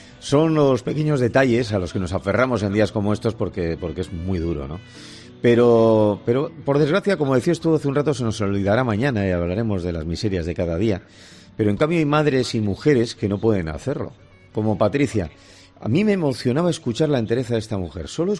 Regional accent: Basque Country, Spain; yo soy vasco

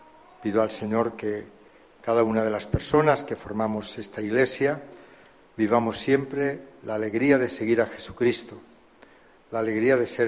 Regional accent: Benimarfull, Valencian Community, Spain; now in Huelva, Spain; el escudo de Huelva y el escudo de mi pueblo, Benimarfull. Una ciudad y un pequeño pueblo, hermanados en la mitra

